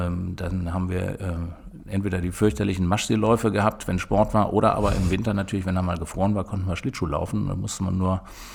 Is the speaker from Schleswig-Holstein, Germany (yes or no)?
no; Gehrden, Lower Saxony, Germany; Das ist meine Heimat. Ich bin in Gerden geboren und bin hier groß geworden mit meinen Geschwistern.